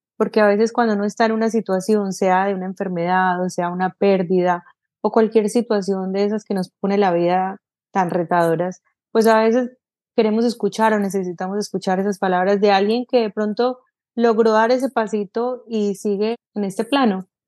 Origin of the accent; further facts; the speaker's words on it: Colombia; el blog se fue viral después de que salió en un periódico en Colombia, en mi país de origen, aunque estaba en ese momento viviendo en Estados Unidos.